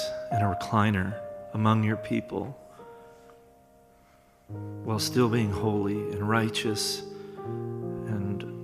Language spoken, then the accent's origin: English; Blue Springs, Missouri, United States; also born or lived in North Kansas City; Father, I was born in North Kansas City. I was raised in Blue Springs.